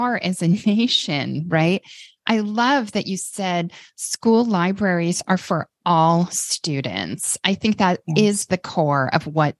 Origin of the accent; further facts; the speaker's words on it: New Jersey, United States; It was so fun and took me right back to growing up in New Jersey.